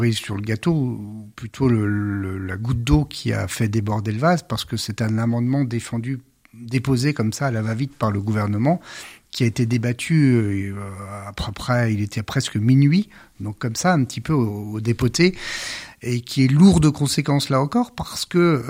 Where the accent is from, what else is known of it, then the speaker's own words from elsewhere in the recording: Grand Est, France; évidemment nous sommes français, on est fiers d'être français